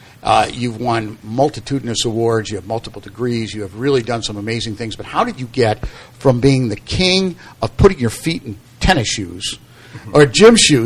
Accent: Ireland; since I'm Irish, ergo the Shamrock Pants

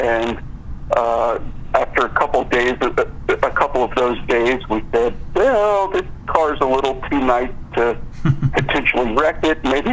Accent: Palatine, Virginia, United States; So I'm from Palatine, Virginia, which is just outside of Richmond.

